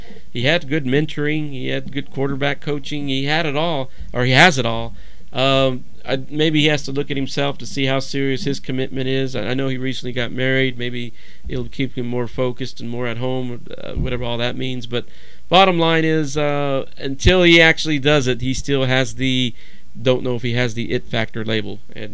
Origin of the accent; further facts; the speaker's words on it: Texas, United States; I grew up in Dallas-Fort Worth area